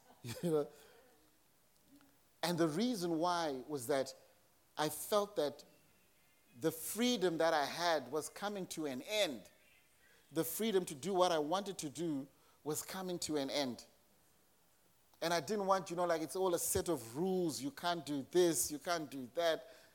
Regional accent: Zimbabwe; I grew up in Zimbabwe, raised by my maternal grandparents as well as my paternal grandmother.

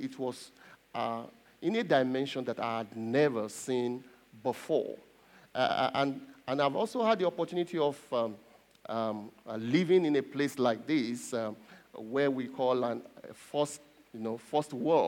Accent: Nigeria; I said naira because that's the currency in my home country.

